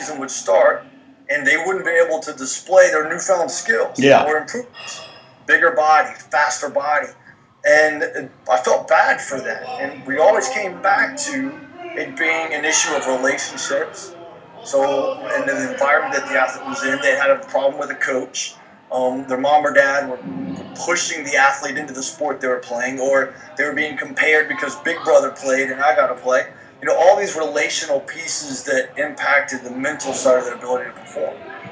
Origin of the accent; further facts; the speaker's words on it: Florida, United States; I didn't grow up swimming. I grew up surfing down in Florida on little 3 foot waves.